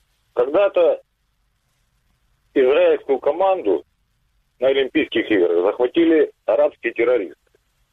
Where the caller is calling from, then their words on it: Mariupol, Donetsk Oblast, Ukraine; из Мариуполя.